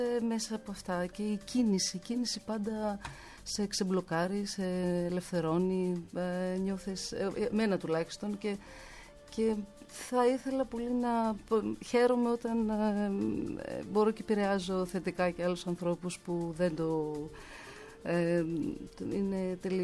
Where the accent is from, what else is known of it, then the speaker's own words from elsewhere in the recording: Chania, Crete, Greece; Μεγάλωσα στα Χανιά, είχα αυτή την τύχη